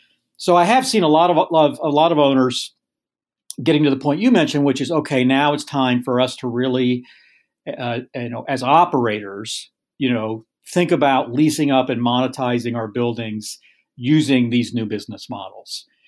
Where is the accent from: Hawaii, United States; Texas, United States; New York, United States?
Texas, United States; Austin; So we started, I'm from Austin, and my team, my tech team that I put together, all of which came from prominent tech startups here in Austin.